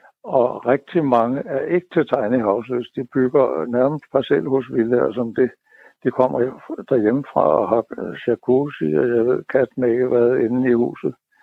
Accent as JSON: {"language": "Danish", "town": "Hobro", "region": "North Denmark Region", "country": "Denmark", "tie": "born there", "said": "Jeg er født i Hobro og har kun boet der de første år af mit liv"}